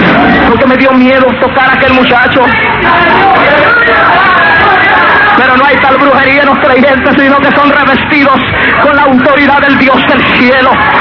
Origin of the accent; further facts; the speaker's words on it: Guatemala; cuando regresé a Guatemala, llegué a mi pueblo.